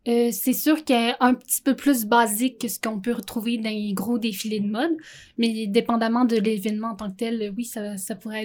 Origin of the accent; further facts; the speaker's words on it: Quebec, Canada; Dans le fond, je veux retourner dans la région d'où je viens.